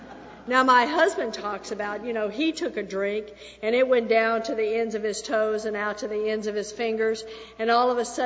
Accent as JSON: {"language": "English", "region": "Texas", "country": "United States", "tie": "born or raised there", "said": "I was born and raised in Texas, and we puff up."}